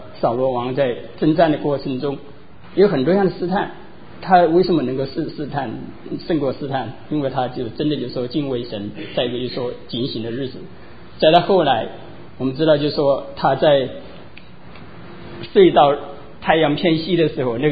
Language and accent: Chinese; China; 我们中国人常常有个词啊，觉得蛮有意思